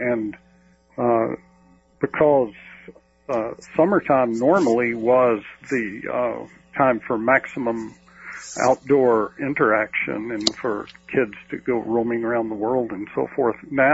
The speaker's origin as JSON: {"language": "English", "region": "Georgia", "country": "United States", "tie": "born or raised there", "said": "I grew up in Georgia, and where AC. That was one of the early adopting states for air conditioning because of the heat and humidity there."}